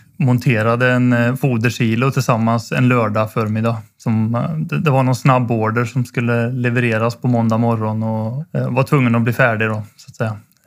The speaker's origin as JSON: {"language": "Swedish", "town": "Skara", "region": "Västra Götaland County", "country": "Sweden", "tie": "born or raised there", "said": "Jag är ju då 31 år och född och uppväxt i Skara från början."}